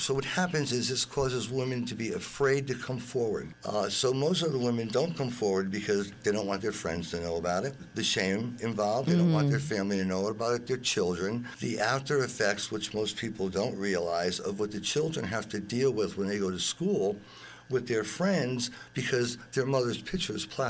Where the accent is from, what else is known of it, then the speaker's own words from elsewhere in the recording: Connecticut, United States; Well, I was born and raised in Connecticut.